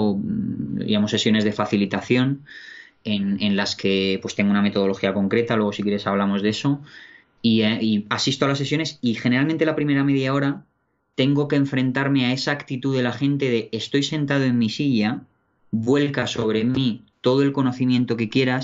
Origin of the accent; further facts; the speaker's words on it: Madrid, Community of Madrid, Spain; Yo soy de Madrid, aunque ya uno pierde su lugar de origen cuando viaja tanto